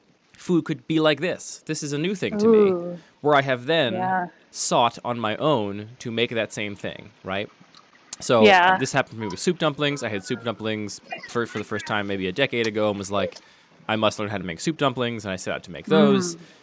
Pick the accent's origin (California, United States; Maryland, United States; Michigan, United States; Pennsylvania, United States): Pennsylvania, United States; I grew up outside of Philadelphia, and so I grew up with an idea of what a cheesesteak was, and I cannot get that, even in Baltimore.